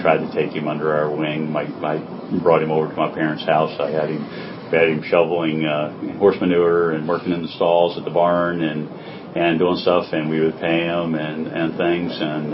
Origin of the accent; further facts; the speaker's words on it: West Virginia, United States; In West Virginia.